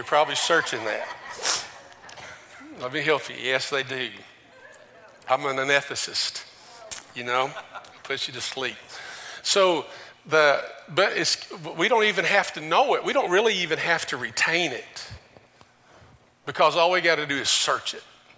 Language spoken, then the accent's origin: English; Kentucky, United States; I said, I'm not a Yankee. I'm from Kentucky.